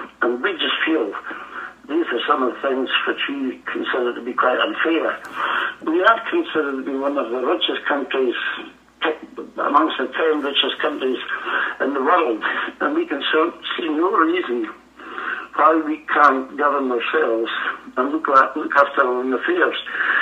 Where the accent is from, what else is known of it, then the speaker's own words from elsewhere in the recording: Scotland, United Kingdom; No, no, I must admit, not as a younger man. I had no interest in politics as a young man.